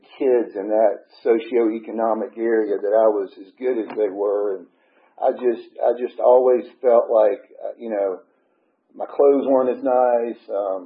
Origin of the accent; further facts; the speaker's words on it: Gainesville, Georgia, United States; But I was born and raised in Hall County, Gainesville, Georgia. I was the youngest of three. I grew up in a upper middle class family.